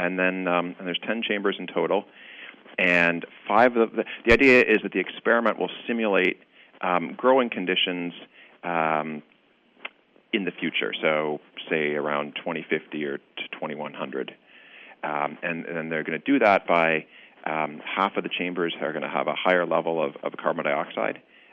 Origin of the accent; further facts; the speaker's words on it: Toronto, Ontario, Canada; accent: Canadian; now in Cambridge, United States; Indeed it is. I grew up in Toronto.